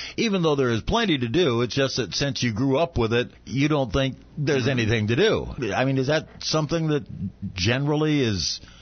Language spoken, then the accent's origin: English; Tacoma, Washington, United States; I grew up in Tacoma.